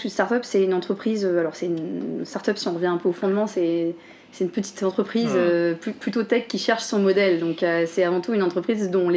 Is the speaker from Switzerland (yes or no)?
no; France; Moi en tant que française, je peux pas partir une année complète